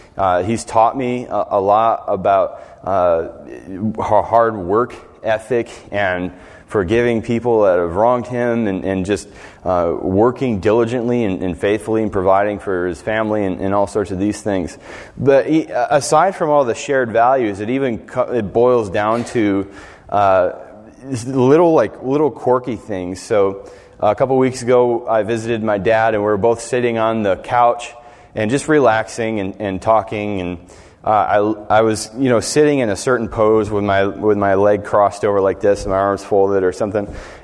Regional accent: Utica, New York, United States; now in Oneonta, United States; I'm from the Utica area, and I came down here for college and met my wife and made some awesome friends and family here in Oneonta, so we decided to stick around here.

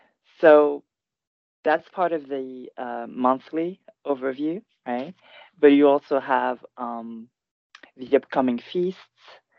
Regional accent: Guadeloupe; I'm from Guadeloupe, but Cambois is common to Guadeloupe and Martinique. Both islands have the culture of Cambois.

